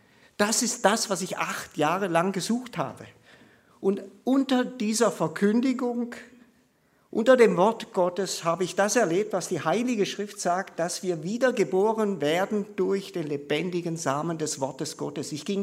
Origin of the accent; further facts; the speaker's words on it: Baden-Württemberg, Germany; Ich komme aus Baden-Württemberg.